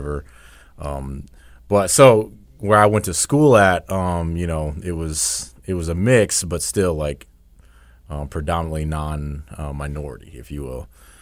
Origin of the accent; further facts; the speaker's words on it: Arlington, Texas, United States; Hey, so I'm actually born and raised in Dallas-Fort Worth area. So I grew up urban, Arlington, Texas.